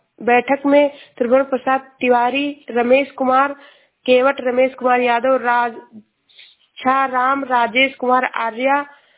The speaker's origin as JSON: {"language": "Hindi", "region": "Uttar Pradesh", "country": "India", "said": "मैं जिला श्रावस्ती से हूँ।"}